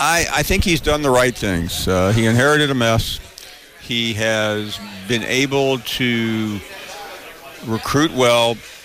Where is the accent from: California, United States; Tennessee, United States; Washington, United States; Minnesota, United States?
Tennessee, United States; Memphis; I grew up in Memphis, so I know about Arkansas football.